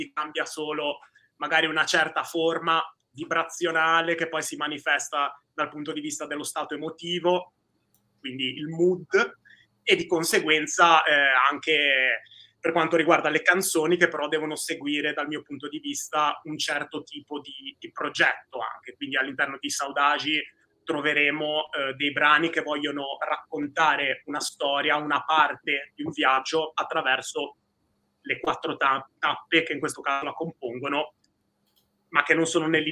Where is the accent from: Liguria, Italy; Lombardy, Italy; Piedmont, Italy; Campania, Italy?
Liguria, Italy; Genoa; Genovese di nascita, di origine, poi papà emiliano, mamma calabrese, quindi insomma una Saudagi anche lì, un bel mix. E vivo sempre in provincia di Genova